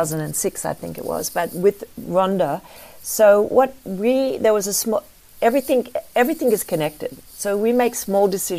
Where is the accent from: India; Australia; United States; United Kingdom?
Australia; growing up in Australia, one of the things I'm very interested in is decolonizing wellness.